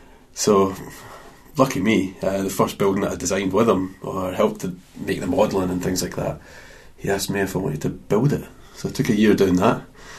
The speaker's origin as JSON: {"language": "English", "town": "Grangemouth", "region": "Scotland", "country": "United Kingdom", "tie": "born or raised there", "said": "But growing up in Grangemouth, miners in my family, we kind of knocked on doors and asked for soup when I was younger"}